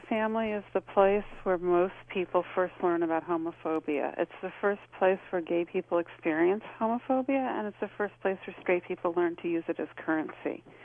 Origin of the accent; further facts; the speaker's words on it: New York, United States; You know, growing up in New York, if somebody was beating up his wife in an apartment